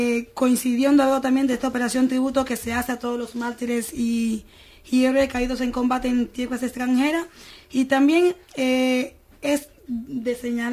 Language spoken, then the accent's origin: Spanish; Santiago de Cuba, Cuba; soy santiaguera